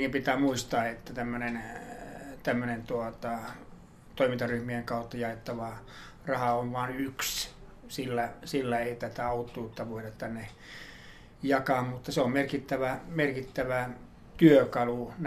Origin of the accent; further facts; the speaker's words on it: North Ostrobothnia, Finland; Lähtöisin olen kyllä tuolta Pohjois-Pohjanmaalta maanviljelijäperheestä, eli juuret ovat syvästi tuolla maaseudulla